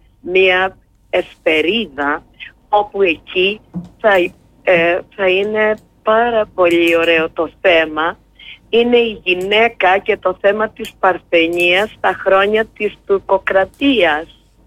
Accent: Ano Asites, Crete, Greece; ξεκινήσαμε πρώτα απ' όλα από το χωριό μου της Άνω Ασίθες

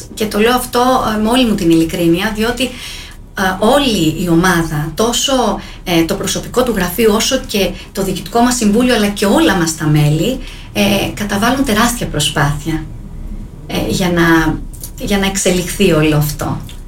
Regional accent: Crete, Greece; Έχω μεγαλώσει στην Κρήτη, ζω στην Κρήτη, είναι ο τόπος μου. Η καταγωγή μου όμως είναι από την Ήπειρο.

